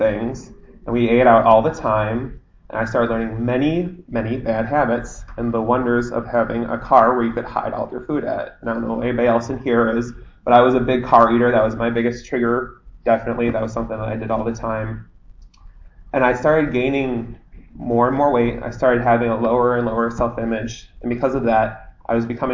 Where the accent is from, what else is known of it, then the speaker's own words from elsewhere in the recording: Detroit, Michigan, United States; I'm from Detroit, Michigan.